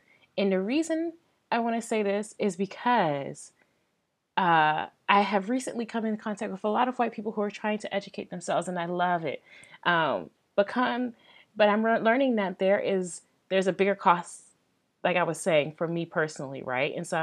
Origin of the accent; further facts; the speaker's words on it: Baltimore, Maryland, United States; now in Missouri, United States; And you guys know I'm from Baltimore. And so my perspective typically comes from that urban background, city background